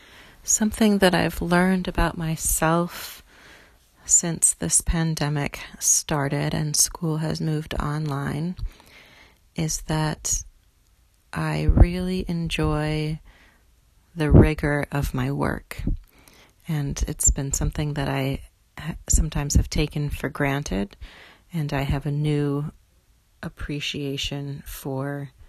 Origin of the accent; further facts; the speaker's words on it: Hawaii, United States; born there; I was born in Hawaii, and my parents wanted to give me a name from that place.